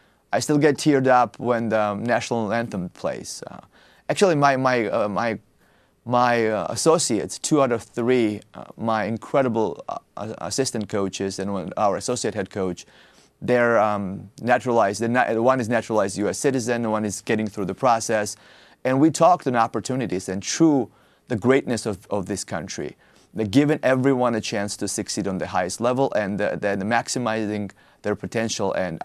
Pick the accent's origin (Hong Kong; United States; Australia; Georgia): Georgia; first language Georgian; I will do in my native language, the Georgian. One of the original languages in the world.